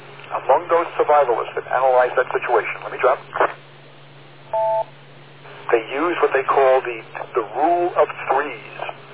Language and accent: English; United States; and I'm from the United States, supposedly United States educated